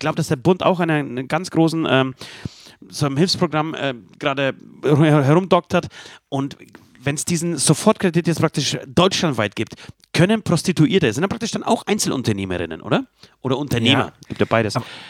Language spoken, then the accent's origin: German; Poland; German is a second language; dazu zähle ich nicht mein Heimatland Polen